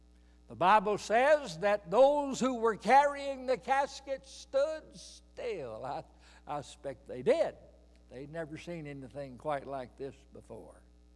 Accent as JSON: {"language": "English", "region": "Alabama", "country": "United States", "tie": "born or raised there", "said": "I was born and raised in Alabama. Those of us who live in the Deep South, we grew up with certain customs and traditions."}